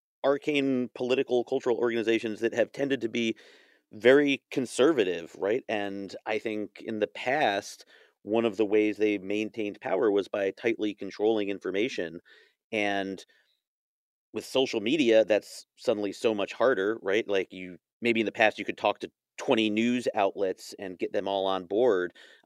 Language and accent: English; United States; as an American, it's not something that really resonates with me.